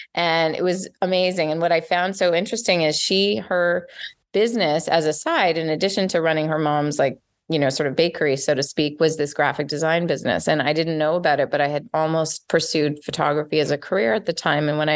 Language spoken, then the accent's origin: English; Montreal, Quebec, Canada; moved away as an adult; I grew up in Montreal and, went to school there. I went away.